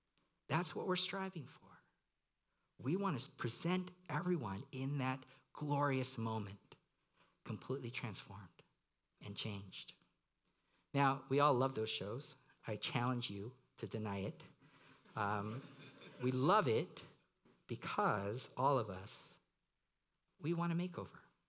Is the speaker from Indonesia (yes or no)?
no; Hong Kong; When I was a kid growing up in Hong Kong, for some reason, we only had two English-speaking channels on TV